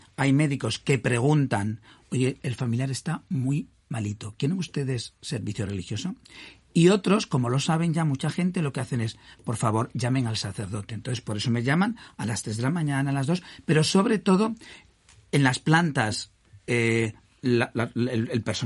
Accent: Spain; ya sabéis cómo somos los españoles, muy explosivos, ¿no?

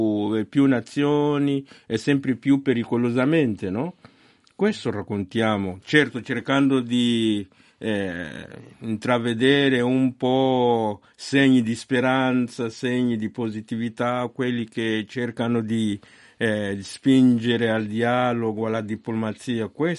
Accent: Cabo Delgado, Mozambique; Io sono del Mozambico e vengo proprio dalla provincia di Cabo Delgado

